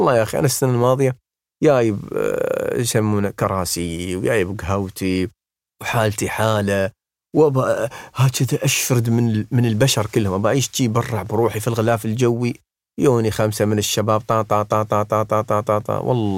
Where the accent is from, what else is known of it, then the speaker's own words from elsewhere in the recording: Dubai, United Arab Emirates; أحيانا من بعض المناطق هنا عندنا في دبي